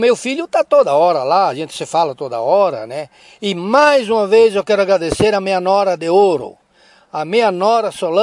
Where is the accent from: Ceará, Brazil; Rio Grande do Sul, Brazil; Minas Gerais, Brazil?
Rio Grande do Sul, Brazil; Vacaria; also born or lived in Porto Alegre; Eu sou natural de Vacaria. Eu sou natural de Vacaria, mas eu andei para esse mundo, né? Eu morei em Porto Alegre 35 anos.